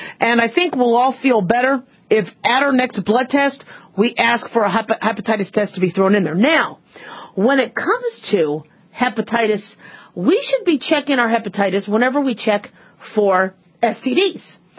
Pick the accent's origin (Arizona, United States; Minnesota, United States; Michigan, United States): Arizona, United States; I remember growing up in Arizona